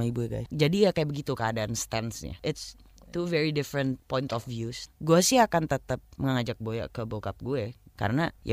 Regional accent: West Java, Indonesia; gue orang Sunda

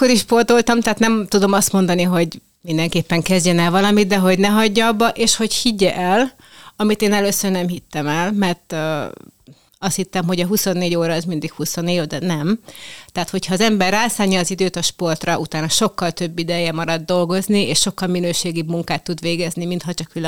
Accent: Budapest, Hungary; Én budapesti vagyok, és nekem már az egy óriási nagy szám, hogy én a gyerekeimet a Balatonparton sétáltathatom minden nap.

